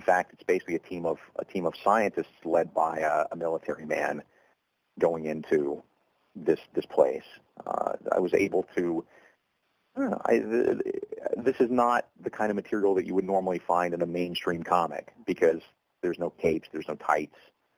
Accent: Deep South, United States; while I grew up in the Deep South with years and years of tent revivals in my history and all that stuff, I didn't grow up to be a very spiritual man.

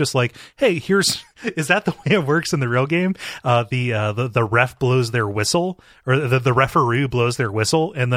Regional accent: Queensland, Australia; as a Queenslander who had never watched a game of AFL, when I first played this game, I had no idea what was going on

